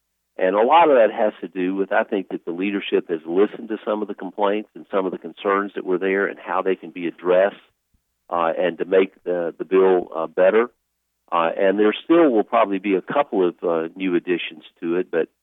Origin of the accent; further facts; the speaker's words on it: Mississippi, United States; One is, for my home state of Mississippi, we didn't expand Medicaid.